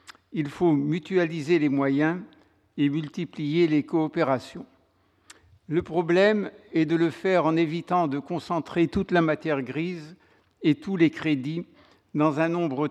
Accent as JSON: {"language": "French", "country": "France", "said": "En tant que Français, outre frontière, j'apprécie tout autant que le travail d'un de mes collègues inconnus, mais français, soit soudain mis en lumière"}